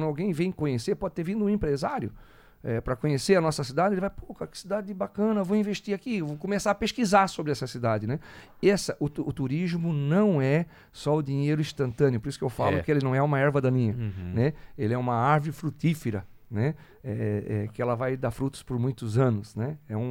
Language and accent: Portuguese; Santa Catarina, Brazil; now in Cascavel, Brazil; Eu sou de Santa Catarina, mas estou aqui há 29 anos.